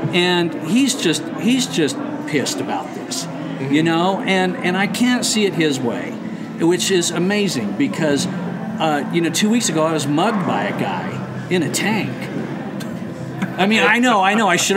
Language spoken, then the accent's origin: English; Utah, United States; well, I am packing, you know, because I'm from Utah.